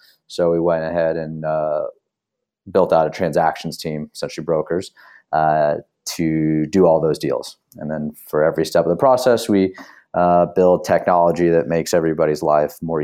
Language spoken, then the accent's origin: English; Houston, Texas, United States; moved away as an adult; now in New York, United States; So I grew up in Houston, wound up at DC after college